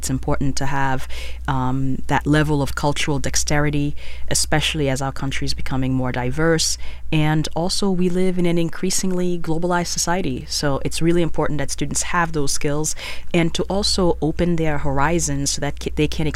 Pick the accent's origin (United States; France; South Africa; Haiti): Haiti; Yes, I'm from Haiti. We have them too.